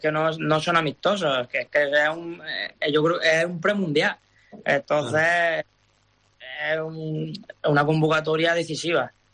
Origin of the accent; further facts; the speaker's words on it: Almería, Andalusia, Spain; de haber coincidido de pequeño jugando ahí en Almería